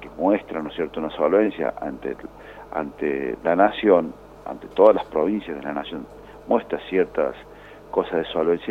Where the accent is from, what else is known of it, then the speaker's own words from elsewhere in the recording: Villa Mercedes, San Luis, Argentina; yo soy dirigente de Villa Mercedes, que tuve esa debilidad de querer ser intendente de mi pueblo